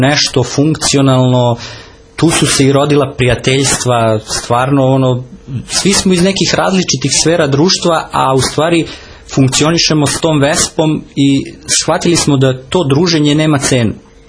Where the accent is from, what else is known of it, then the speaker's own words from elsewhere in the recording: Kruševac, Šumadija and Western Serbia, Serbia; pošto sam rodom iz Kruševca